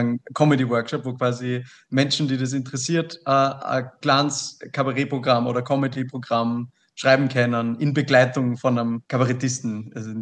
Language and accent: German; Wels, Upper Austria, Austria; Ich komme aus Wels, aus Oberösterreich.